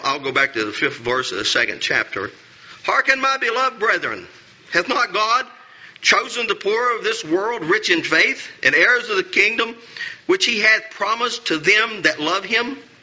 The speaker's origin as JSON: {"language": "English", "town": "Diana", "region": "West Virginia", "country": "United States", "tie": "born or raised there", "said": "I was from Diana. There was Hacker Valley, Diana, Webster, and Cowan, and we fought one another."}